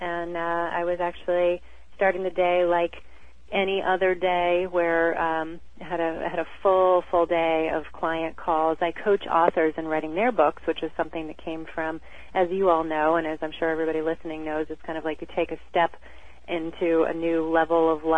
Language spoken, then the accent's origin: English; Boston, Massachusetts, United States; also born or lived in Rhode Island; because I'm from the Boston area. Originally, actually spent a lot of time in Rhode Island